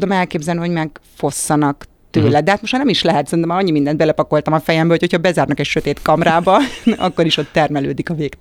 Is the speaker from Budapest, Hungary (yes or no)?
yes; Budapest, Hungary; én itt laktam, én a Kodály köröndön születtem, ott éltem gyerekként